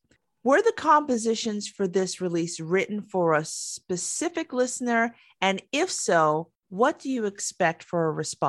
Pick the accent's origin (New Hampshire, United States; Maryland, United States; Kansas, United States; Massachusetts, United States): Massachusetts, United States; I know Boston. I'm from Massachusetts.